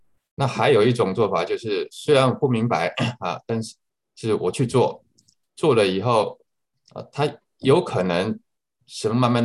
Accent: China; 因为我们中国人也说亲密必起忤逆之心

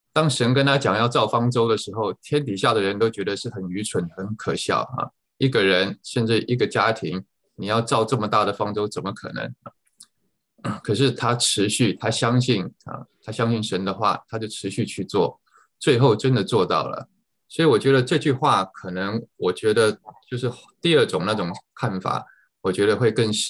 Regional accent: China; 其实我们中国人不是也有一个

